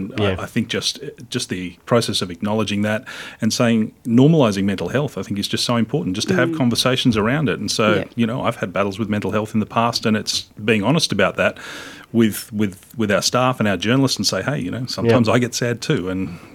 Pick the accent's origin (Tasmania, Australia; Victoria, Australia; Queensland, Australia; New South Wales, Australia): New South Wales, Australia; Bourke; I knew it because I grew up in Bourke.